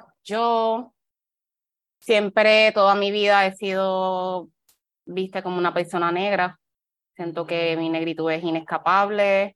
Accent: Arroyo, Puerto Rico; yo me crié en Arroyo, Puerto Rico, o sea, parte sureste de Puerto Rico, predominantemente negra, esa comunidad.

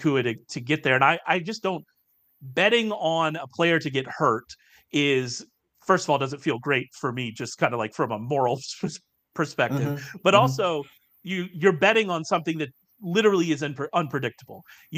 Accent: Texas, United States; So well, I'm from the land of Cajuns in Texas

